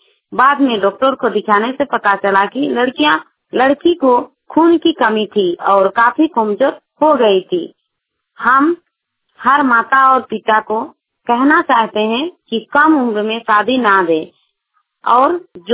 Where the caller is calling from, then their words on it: Manjhghat, Jharkhand, India; मंझघाट जिला पूर्वी सिंहभूम से बोल रही हूँ।